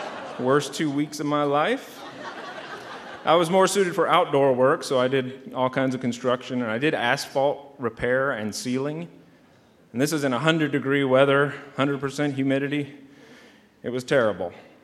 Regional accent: Texas, United States; I told you I grew up in Texas.

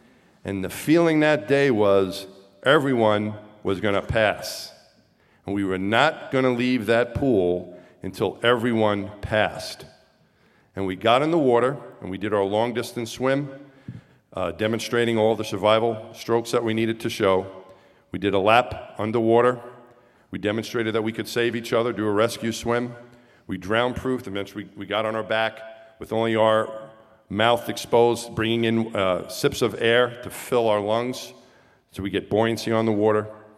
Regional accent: Long Island, New York, United States; Although I grew up on Long Island and was surrounded by water my entire life, I didn't like swimming and I completely hated the water.

